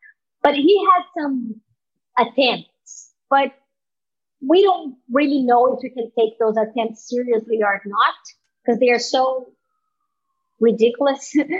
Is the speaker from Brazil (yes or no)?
yes; Brazil; I'm from Brazil. I like a little bit of movement.